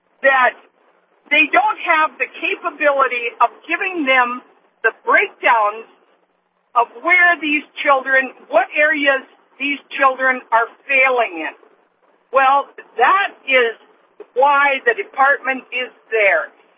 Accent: North Dakota, United States; also born or lived in California; I was born and raised in North Dakota, and I spent, unfortunately, the past 15 years in California. I moved back

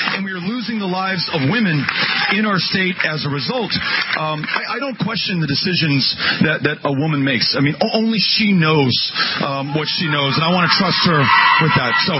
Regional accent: Texas, United States; In my home state of Texas

